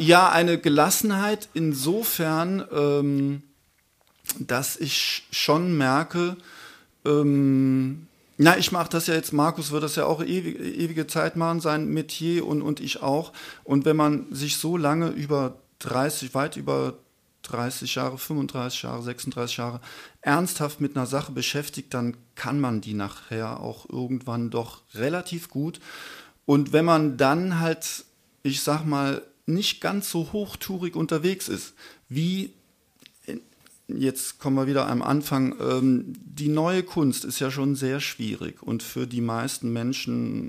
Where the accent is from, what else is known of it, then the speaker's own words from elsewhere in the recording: Trier, Rhineland-Palatinate, Germany; ich bin in Trier aufgewachsen und in Trier gibt es ganz viele Kirchen.